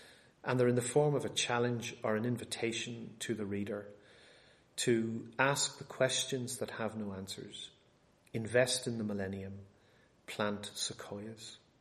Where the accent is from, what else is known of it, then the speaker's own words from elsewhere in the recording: Bangor, Northern Ireland, United Kingdom; now in United States; we actually have some of them in my hometown back in Bangor in Northern Ireland.